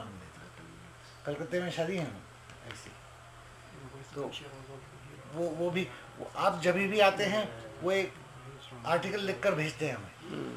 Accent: Hyderabad, Telangana, India; accent: Hyderabadi; first language Marathi; Hindi is a second language; School में पढ़ी वो हिंदी और तेलुगु और अंग्रेज़ी। और हिंदी अगर हम हैदराबाद की तरह बोलेंगे आप हंसेंगे हमें

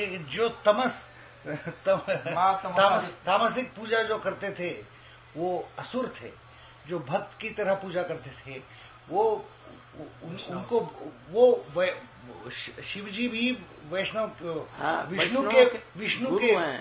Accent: Hyderabad, Telangana, India; मैं ओरिजिनली मैं हूँ हैदराबाद से। हैदराबाद से बहुत साल पैदा हुआ हैदराबाद में, बड़ा हुआ हैदराबाद, पढ़ाई सब हैदराबाद में

